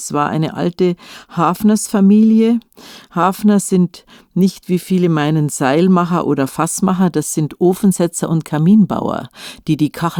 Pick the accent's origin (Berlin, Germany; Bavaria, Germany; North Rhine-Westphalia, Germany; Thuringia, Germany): Bavaria, Germany; Munich; In Laim. In München-Laim, das ist im Westen, also neben Nymphenburg, das die Leute mehr kennen. Da habe ich später dann viele zig Jahre gewohnt, aber in so einem normalen Familienviertel, in einem kleinen Reihenhaus